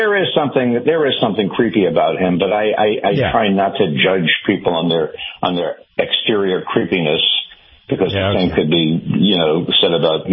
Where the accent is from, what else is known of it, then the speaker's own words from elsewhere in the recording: New York, United States; now in Massachusetts, United States; I'm not from Massachusetts. I live in Massachusetts. I'm from New York.